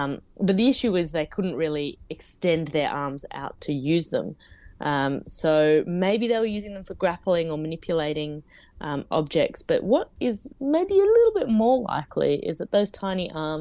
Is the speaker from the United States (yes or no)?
no; Australia; But I'm from Australia, and we had quite a few theropod dinosaurs